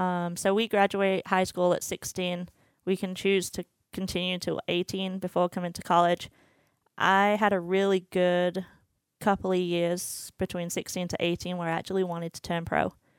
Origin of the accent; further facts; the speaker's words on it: North West England, United Kingdom; So I had a local course that was about a mile away from my house, Fleetwood Golf Club. That was pretty much where I grew up playing.